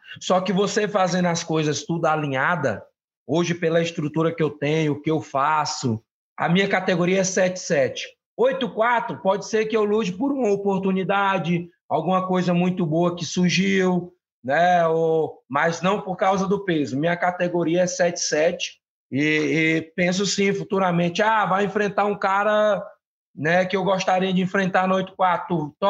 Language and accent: Portuguese; Pará, Brazil; gosto muito mais do paraense voador, que é muito mais o meu estilo, e mostra o meu estado, né? O meu, de onde eu venho, né?